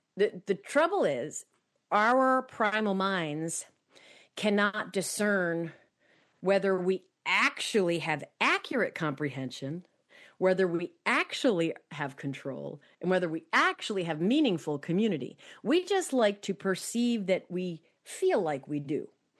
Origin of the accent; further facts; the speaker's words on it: New Hampshire, United States; now in New Jersey, United States; I always will say, so I grew up in New Hampshire, and that being a Granite Stater, being a New Hampshireite is a very big part of who I am. But I've lived in New Jersey for 20 years.